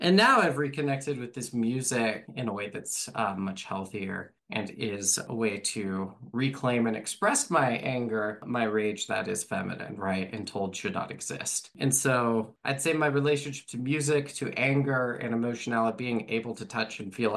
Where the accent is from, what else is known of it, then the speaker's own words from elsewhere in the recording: Salt Lake City, Utah, United States; Growing up in Utah, the Salt Lake City scene was very violent.